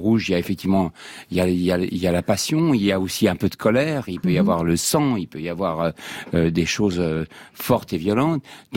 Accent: Normandy, France; also born or lived in Morocco; je suis passé du Maroc où je suis né à la Normandie où il pleuvait tout le temps.

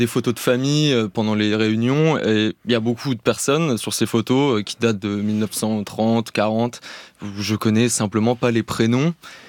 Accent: Grand Est, France; alors que moi, je viens de Lorraine d'origine.

